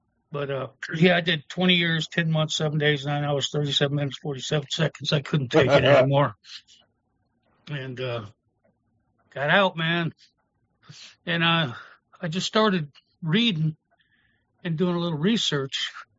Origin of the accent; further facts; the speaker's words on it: Arkansas, United States; now in Trenton, United States; I moved, when I retired, I went back home to Arkansas. Yeah, I'm an Arkansas dude.